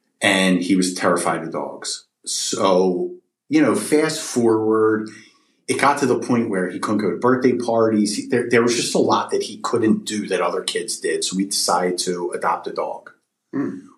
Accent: Philadelphia, Pennsylvania, United States; I grew up in Northeast Philly.

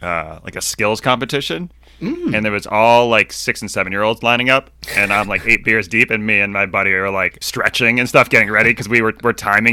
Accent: Massachusetts, United States; I mean, it's obviously, it's, if you're growing up outside of Boston, it's required viewing.

